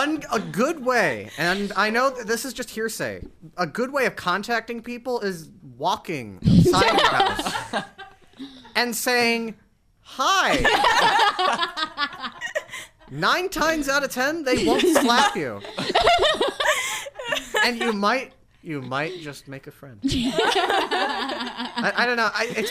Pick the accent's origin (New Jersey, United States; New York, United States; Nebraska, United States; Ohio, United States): New York, United States; Brooklyn; And we're all from Brooklyn.